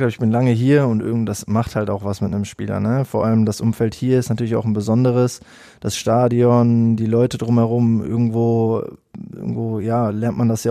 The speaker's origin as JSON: {"language": "German", "town": "Bochum", "region": "North Rhine-Westphalia", "country": "Germany", "tie": "born or raised there", "said": "ich bin in Herne geboren, ich habe meine ganze Kindheit in Bochum verbracht. Deswegen kenne ich das hier, ich kenne, wie die Leute sind, deswegen ist das für mich Heimat auch."}